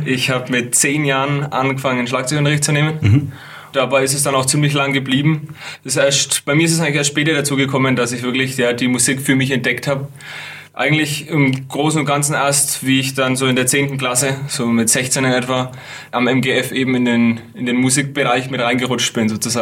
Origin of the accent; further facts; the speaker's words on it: Neuenmarkt, Bavaria, Germany; ich komme aus Neuenmarkt und auch ich habe mein Abitur am MGF gemacht